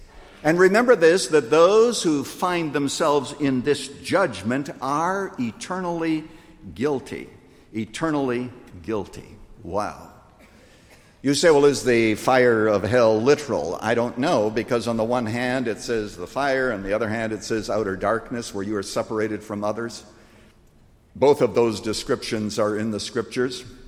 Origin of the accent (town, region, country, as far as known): Iowa, United States; born or raised there